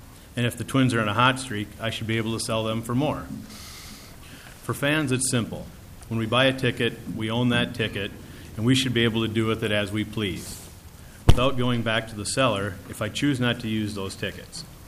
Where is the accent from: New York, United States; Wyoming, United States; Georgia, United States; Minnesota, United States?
Minnesota, United States; Lee Center; I'm from Lee Center, Minnesota.